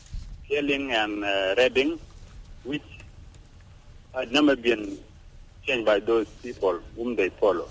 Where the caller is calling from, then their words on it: Juba, Central Equatoria, South Sudan; from Juba.